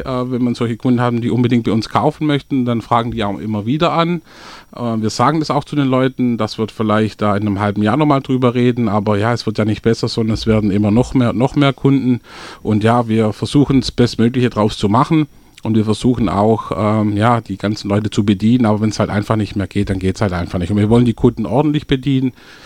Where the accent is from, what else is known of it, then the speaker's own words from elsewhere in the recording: Melchingen, Baden-Württemberg, Germany; Aus dem Grund, weil wir verbunden sind mit der Schwäbischen Alb. Also wir sind, wir sind einfach auf dem Land aufgewachsen.